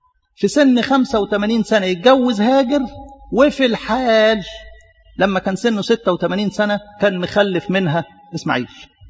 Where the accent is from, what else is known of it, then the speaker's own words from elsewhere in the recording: Egypt; احنا مصريين وبنحب اجدادنا وما ننكرش،